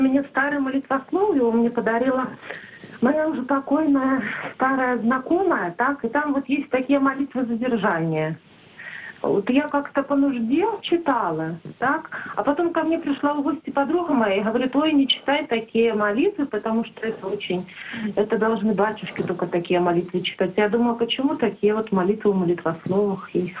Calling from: Belarus; Я звоню из Беларуси

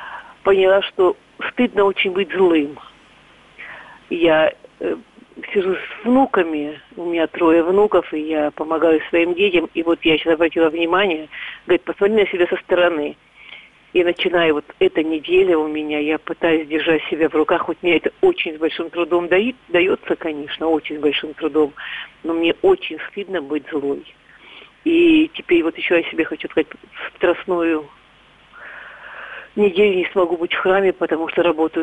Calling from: Vladivostok, Primorsky Krai, Russia; Я из Владивостока

